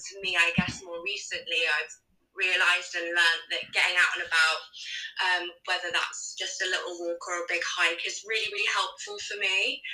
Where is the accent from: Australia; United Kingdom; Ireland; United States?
United Kingdom; South West England; So I grew up in Devon for a bit of context. So very used to kind of being outdoors.